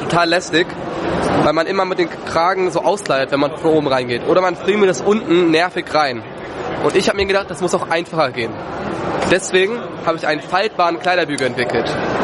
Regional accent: Baden-Württemberg, Germany; ich weiß nicht, wie ihr herkommt, ich komme aus The Land, Baden-Württemberg

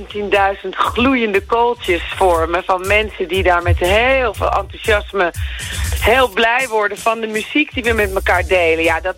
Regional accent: Netherlands; wij komen uit Nederland

